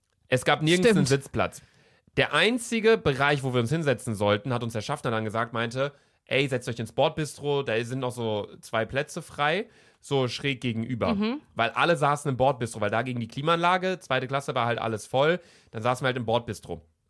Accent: Germany; du kennst mich, ich bin Deutscher, ich bin hier komplett Bürokratie

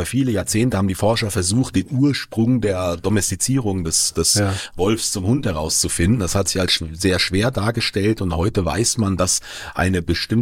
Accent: Gelnhausen, Hesse, Germany; Bin aber nicht aus Frankfurt angereist, sondern noch ein Stündchen weiter aus dem Osten komme ich, aus Gelnhausen am Spessart-Rand.

